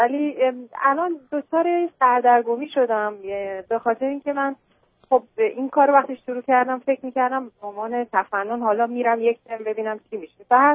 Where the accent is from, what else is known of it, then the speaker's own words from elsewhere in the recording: Iran; moved away as an adult; also born or lived in Europe; من از ایران که آمدم اون زمان اولی که خارج شدم در واقع تو سن دیپلم بودم و رفتم اروپا